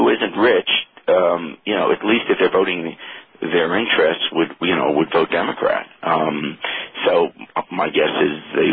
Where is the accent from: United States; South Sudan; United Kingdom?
United States; New York; Well, I grew up in New York. I went to PS 99, Russell Sage Junior High, Forest Hills High School. Yeah, parents lived there for 32 years.